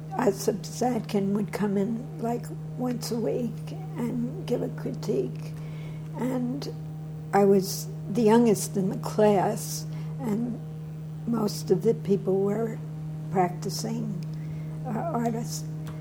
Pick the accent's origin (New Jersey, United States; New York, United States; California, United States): New York, United States; Brooklyn; born there; And I was born in Kings County Hospital, which is where we lived in Brooklyn.